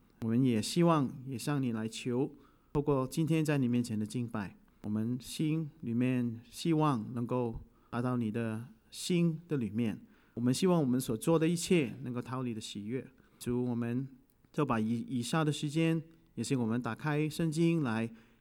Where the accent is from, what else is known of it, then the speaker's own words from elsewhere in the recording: Hong Kong; first language Cantonese; Chinese is a second language; 我的背景是粤语，因为我是从香港来。我的侍奉的背景就是粤语